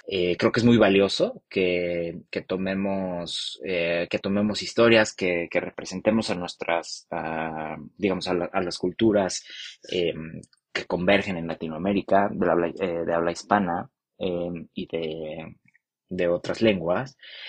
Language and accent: Spanish; Mexico; now in Berlin, Germany; soy productor de cine, soy mexicano y llevo casi 3 años viviendo en Berlín.